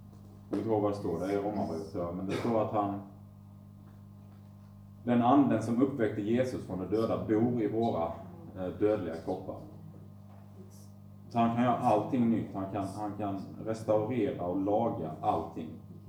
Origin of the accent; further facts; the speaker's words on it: Mörrum, Blekinge, Sweden; från Mörrum.